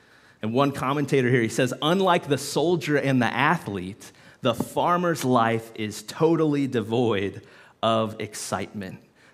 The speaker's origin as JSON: {"language": "English", "town": "Kansas City", "region": "Missouri", "country": "United States", "said": "Now, I said earlier, I'm from Kansas City. We love KC."}